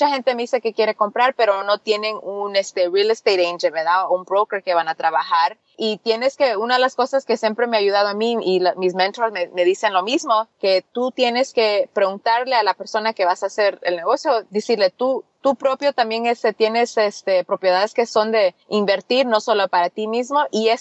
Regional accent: Los Angeles, California, United States; Yo soy de Los Ángeles. Los que viven aquí ya saben que es una de las áreas más, ¿cómo se dice? Expensive.

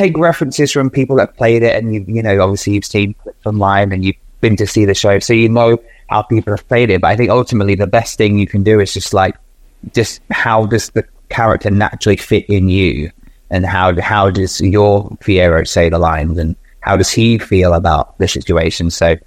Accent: South East England, United Kingdom; Well, I'm from Kent

